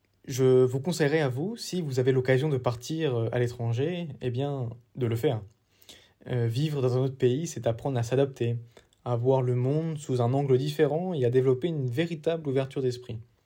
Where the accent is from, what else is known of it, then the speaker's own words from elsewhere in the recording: France; Car en tant que Français, je suis habitué à une célébration des morts plutôt morose, sobre, triste. Là-bas, c'était tout le contraire.